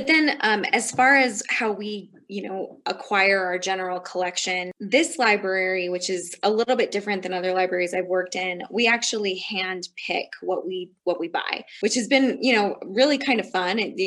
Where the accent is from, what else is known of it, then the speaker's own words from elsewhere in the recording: Las Vegas, New Mexico, United States; also born or lived in Denver; I'm originally from New Mexico. I'm just down the road in Las Vegas. So I grew up in a small municipal town, like a lot of people in Taos.